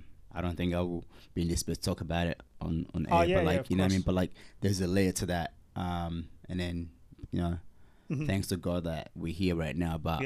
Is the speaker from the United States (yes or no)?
no; Eastern Province, Sierra Leone; also born or lived in Freetown; So I was born in Sierra Leone. Born in a little town called Lago Jasawabu. So it's like Kenema district, you know what I mean? But you know, then come to Freetown, and then the war happened.